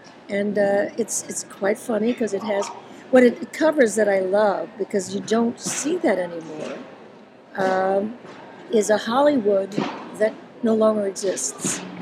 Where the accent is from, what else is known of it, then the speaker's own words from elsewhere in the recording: Puerto Rico; born there; It's about my life from the time I was born in Puerto Rico to the time right now, actually.